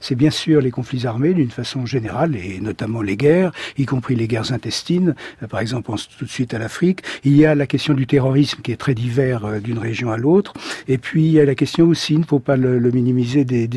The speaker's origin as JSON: {"language": "French", "town": "Paris", "region": "Île-de-France", "country": "France", "tie": "born there", "said": "je suis parisien de naissance"}